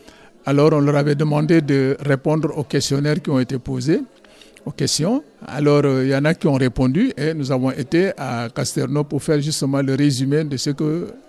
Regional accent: Senegal; moved away as an adult; now in France; je viens du Sénégal et je suis prêtre diocésain

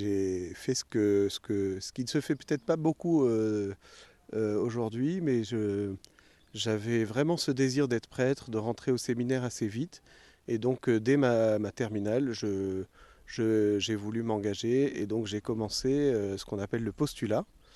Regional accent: Toulon, Provence-Alpes-Côte d'Azur, France; born there; also born or lived in Lorient / Cherbourg; je suis fils d'officier de marine, donc je suis né à Toulon, mais mes parents habitent actuellement près de Dinard, donc en fait. Voilà, le point d'attache familial est plutôt en Bretagne. Et voilà, j'ai habité à Toulon

